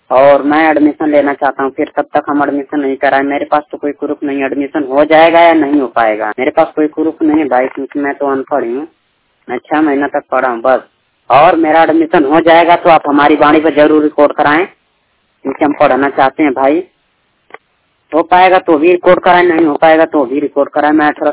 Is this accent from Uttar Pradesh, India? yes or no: yes; Azamgarh, Uttar Pradesh, India; मैं उत्तर प्रदेश से हूँ, आजमगढ़ से। मैं 18 साल का हूँ।